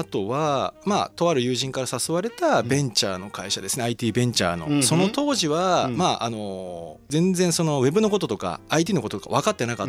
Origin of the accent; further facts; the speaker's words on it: Aichi, Japan; 私自身は高専を卒業して二十歳の時に上京してきまして、うん、出身は愛知県なんですけども、